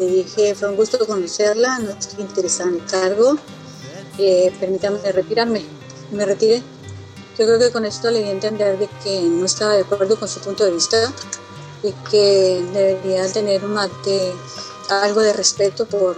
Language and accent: Spanish; Colombia; soy colombiana y con muchas ganas de trabajar.